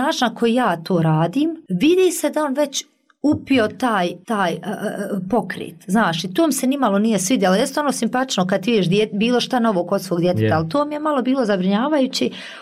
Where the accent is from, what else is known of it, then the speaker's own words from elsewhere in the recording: Kalesija, Tuzla Canton, Bosnia & Herzegovina; Ja sam iz Kalesije